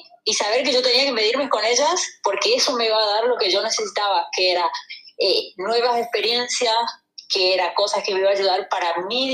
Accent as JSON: {"language": "Spanish", "region": "Chaco", "country": "Argentina", "tie": "born or raised there", "said": "mirá de dónde salí del interior de Chaco, donde ni siquiera hay una pista adecuada. La pista de mi ciudad sigue siendo de césped como era cuando yo tenía 14 años."}